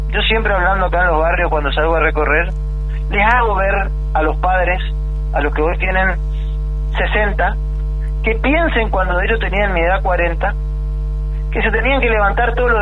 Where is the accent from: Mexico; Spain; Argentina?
Argentina; tenemos que como argentinos estar orgullosos.